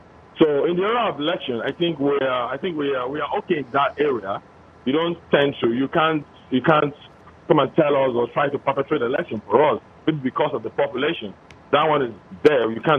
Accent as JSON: {"language": "English", "country": "Nigeria", "said": "I come from Nigeria."}